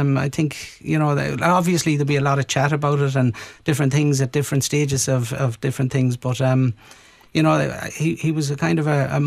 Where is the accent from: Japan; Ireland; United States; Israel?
Ireland; Connacht; I'm from Mayo.